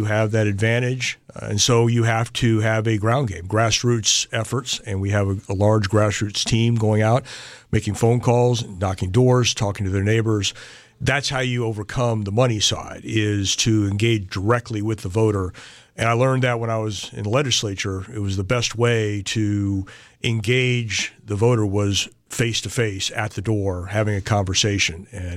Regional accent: California, United States; I went back to the West Coast, where I grew up in California most of my life.

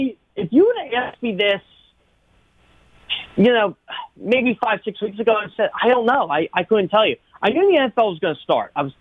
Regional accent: Douglasville, Georgia, United States; Oh, no, I didn't go to any of the high schools in Westchester. I actually grew up in Douglasville.

